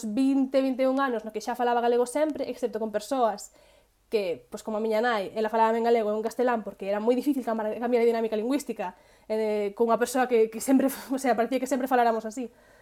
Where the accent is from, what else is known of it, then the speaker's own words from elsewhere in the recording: Galicia, Spain; first language Galician; eu, a miña primeira lingua é o galego, realmente. Eu, ata os 4 anos ou así, falaba galego exclusivamente